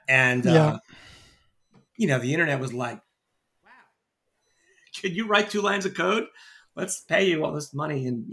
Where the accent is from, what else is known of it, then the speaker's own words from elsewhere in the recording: Stony Brook, New York, United States; now in New York City, United States; And I went to SUNY Stony Brook, which is my hometown, for engineering.